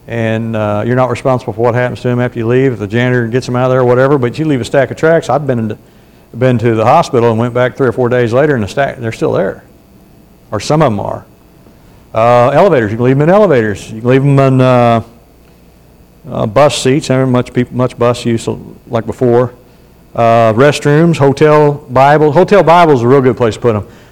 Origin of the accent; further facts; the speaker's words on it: United States; I said, look, I'm an American.